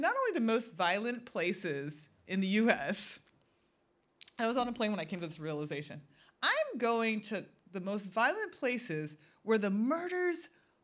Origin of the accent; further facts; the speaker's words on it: Chicago, Illinois, United States; I'm from Chicago. Don't worry. I'll be fine.